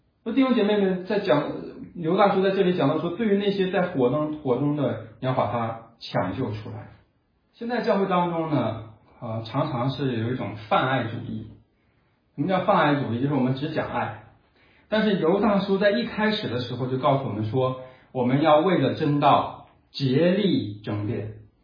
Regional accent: China; 就网上讲的说我们中国人这个有一种叫做这个中国式的宽容。

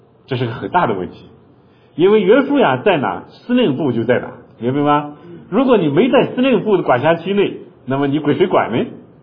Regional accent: China; 对我们中国人就尤其简单

